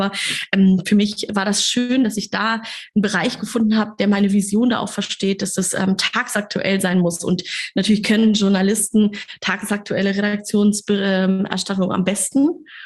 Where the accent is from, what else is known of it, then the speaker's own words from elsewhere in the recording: Kassel, Hesse, Germany; now in Hamburg, Germany; in meiner kleinen Stadt, aus der ich komme, aus Kassel